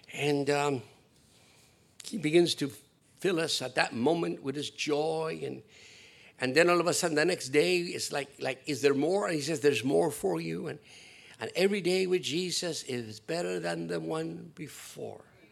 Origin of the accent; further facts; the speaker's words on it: Argentina; I come from Argentina, where, not the Bible.